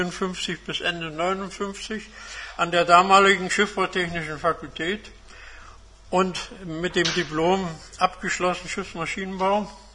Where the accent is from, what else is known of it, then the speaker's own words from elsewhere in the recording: Rostock, Mecklenburg-Vorpommern, Germany; also born or lived in Koblenz; So, ich bin Rostocker seit Anfang 46. Ich kenne also die Geschichte der Stadt bis auf die 10 Jahre Koblenz aus eigenem Erleben, bin da also kaum größere Zeit weg gewesen dazwischen, bis auf diese 10 Jahre.